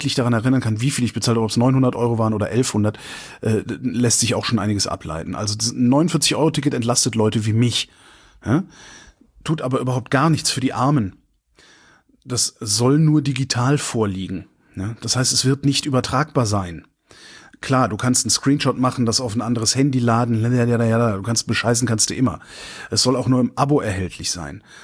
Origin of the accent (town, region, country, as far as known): North Rhine-Westphalia, Germany; born or raised there